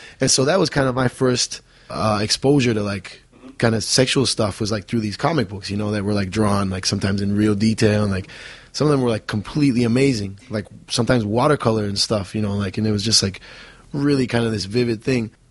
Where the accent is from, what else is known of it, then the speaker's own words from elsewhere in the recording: Buenos Aires, Argentina; As a kid growing up in Buenos Aires, Argentina